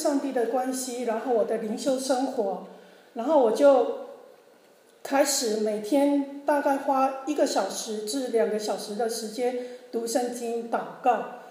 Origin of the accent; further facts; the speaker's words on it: southern Taiwan, Taiwan; moved away as an adult; 我也是从台湾来的，但是董姐是住北部，我住南部，两个还差蛮远的。那我大概就是八月份来的，八月份搬到Y M